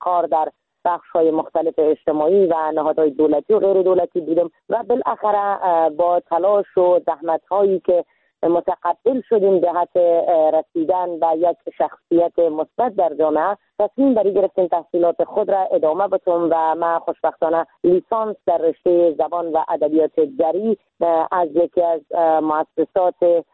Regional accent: Iran; now in Afghanistan; ما در سال 1364 در کشور ایران به دنیا آمدم

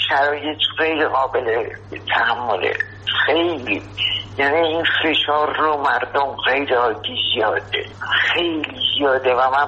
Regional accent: Iran; من چجور ایرانی هستم، چجور ایرانی هستم

